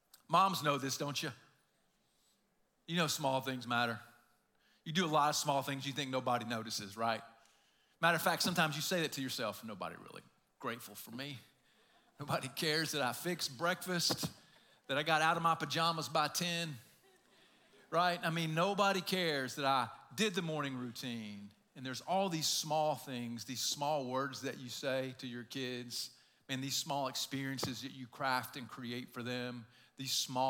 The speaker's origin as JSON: {"language": "English", "region": "Southeast", "country": "United States", "tie": "born or raised there", "said": "You guys heard of kudzu in the Southeast? Like, I grew up in the Southeast, and kudzu was just everywhere."}